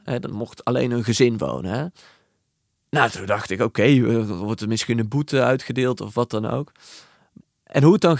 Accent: Netherlands; Interesseert het ons als Nederlanders wel genoeg

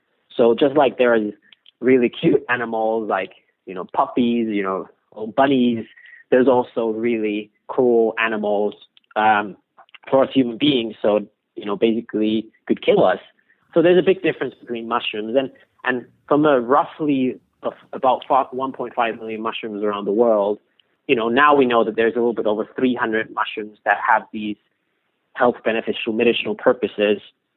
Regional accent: Finland; born or raised there

